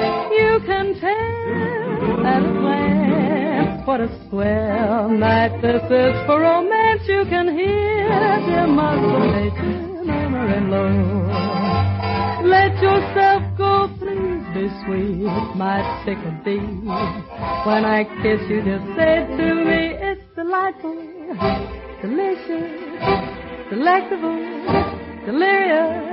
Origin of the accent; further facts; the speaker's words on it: Winchester, Tennessee, United States; born there; No, I was born in Winchester, Tennessee.